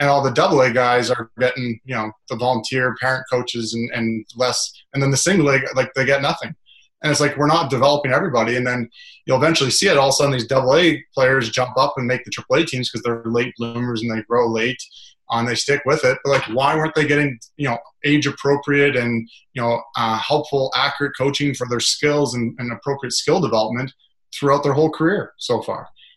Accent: North Bay, Ontario, Canada; … from North Bay, Ontario, my hometown.

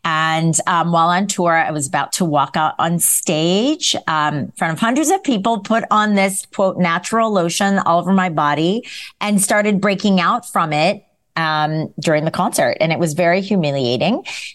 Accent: New York, United States; I'm a New Yorker, as we discussed earlier.

